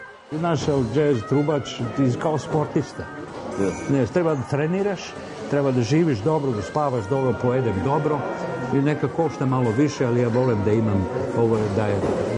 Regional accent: Belgrade, Serbia; Ja sam odrastao u Beogradu

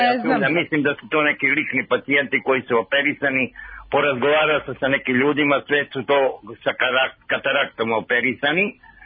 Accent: Novi Sad, Vojvodina, Serbia; ja sam iz Novog Sada došao ovamo.

